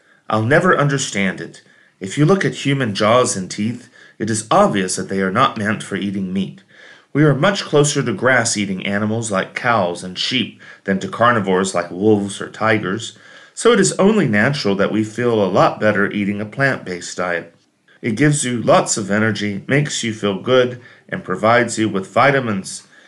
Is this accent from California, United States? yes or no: no; Washington, D.C., District of Columbia, United States; I grew up in Washington, D.C., you see, and the National Air and Space Museum has always been my favorite out of all Smithsonian Institution museums.